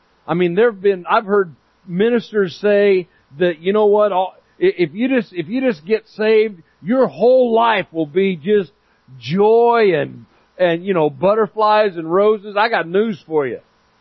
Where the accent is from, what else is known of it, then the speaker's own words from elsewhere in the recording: Myrtle Creek, Oregon, United States; I mean, I'm from Myrtle Creek, but I can still figure that out.